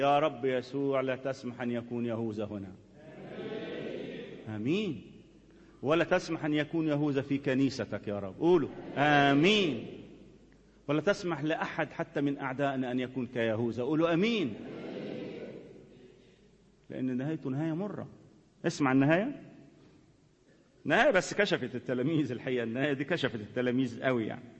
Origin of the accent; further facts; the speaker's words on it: Upper Egypt, Egypt; ده حتى عندنا في الصعيد يا اخي يقول لك العيش والملح ما يتخانش